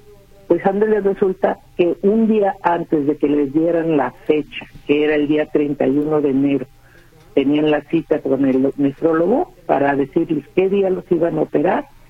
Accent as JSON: {"language": "Spanish", "town": "Manzanillo", "region": "Colima", "country": "Mexico", "lives_now": "Guadalajara, Mexico", "said": "Nosotros somos de Manzanillo. Nos tuvimos que ir a un departamento aquí en Guadalajara porque en Manzanillo no nos daban las diálisis."}